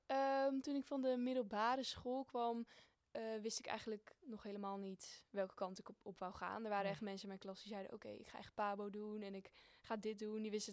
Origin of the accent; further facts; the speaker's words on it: Groningen, Netherlands; 23 jaar en ik kom uit Groningen.